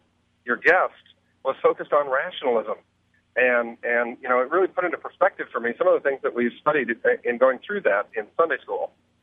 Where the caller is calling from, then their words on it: Champaign, Illinois, United States; I'm from Champaign, Illinois